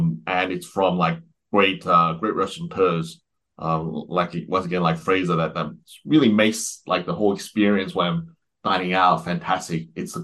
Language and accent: English; Australia; moved away as an adult; now in United Kingdom; So I moved here in 2019. I'm originally Australian.